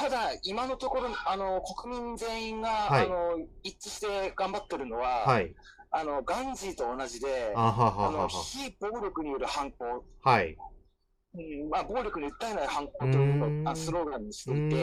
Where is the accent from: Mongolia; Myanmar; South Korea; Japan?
Myanmar; まあ、ミャンマー人としては、基本的には軍事政権大嫌いなので。